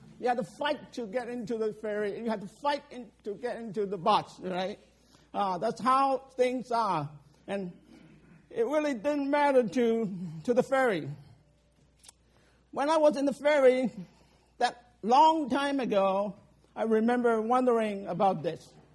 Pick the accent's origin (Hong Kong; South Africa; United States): Hong Kong; I grew up in Hong Kong.